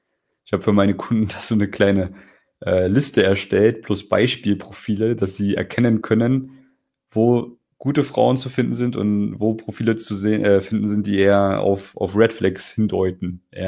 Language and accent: German; West Germany, Germany; Ich komme auch aus Westdeutschland, bin relativ, ja, wie sagt man, also ich bin auch nicht irgendwie super reich eingeboren. So, da wo ich geboren bin, das ist ein Kuhkaff